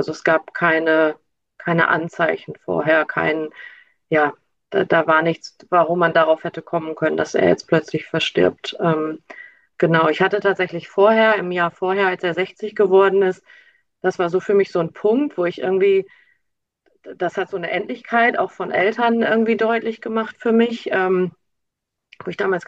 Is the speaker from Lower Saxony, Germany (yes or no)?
yes; Lower Saxony, Germany; now in Osnabrück, Germany; in Osnabrück in Niedersachsen. Ja, ursprünglich komme ich aus dem Emsland, das liegt an der deutsch-niederländischen Grenze, bin aber vor einigen Jahren hierher gezogen.